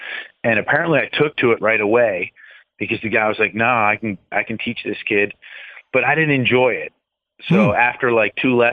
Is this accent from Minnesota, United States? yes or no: no; West Orange, New Jersey, United States; I grew up in West Orange, New Jersey.